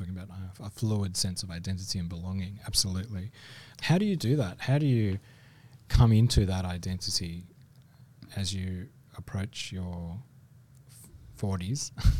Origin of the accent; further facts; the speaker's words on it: Melbourne, Victoria, Australia; born there; Even though I'm a Melbournian, I'm Australian, I'm born here.